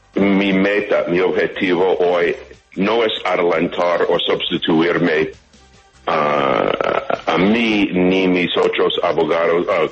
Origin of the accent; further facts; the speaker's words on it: United States; yo quiero tratar todo esto con guantes de seda, siendo un ajeno, siendo un americano.